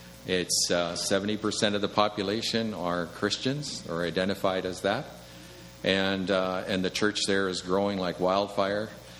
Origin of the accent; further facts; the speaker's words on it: Calgary, Alberta, Canada; I was born and raised in Calgary